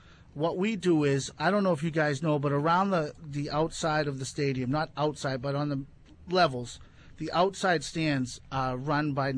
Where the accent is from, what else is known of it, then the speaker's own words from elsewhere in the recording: Boston, Massachusetts, United States; I'm from South Boston, so we always do times.